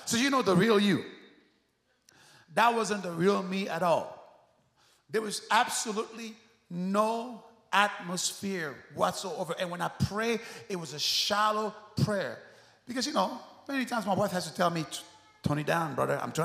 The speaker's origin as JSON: {"language": "English", "town": "Dallas", "region": "Texas", "country": "United States", "said": "I'm not even from here. I come from Dallas. I am her guest."}